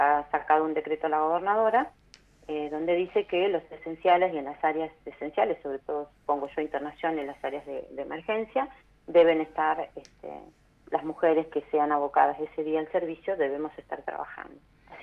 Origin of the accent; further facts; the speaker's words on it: Bariloche, Río Negro, Argentina; hablo particularmente de mi localidad, yo soy de Bariloche